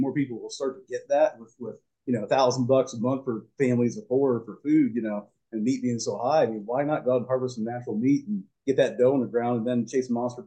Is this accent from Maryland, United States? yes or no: no; Killbuck, Ohio, United States; I mean, I'm a kid from Kilbuck, Ohio, and grew up with a dream and idea.